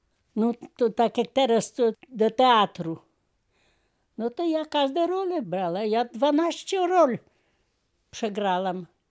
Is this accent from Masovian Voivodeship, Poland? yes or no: no; Zastocze, Podlaskie Voivodeship, Poland; born there; Ja się urodziłam w Zastoczu. Chrzczona w parafii Krypno.